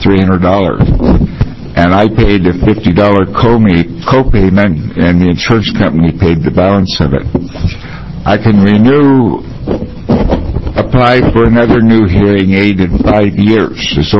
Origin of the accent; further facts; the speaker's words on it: Albany, Oregon, United States; I'm from Albany, Oregon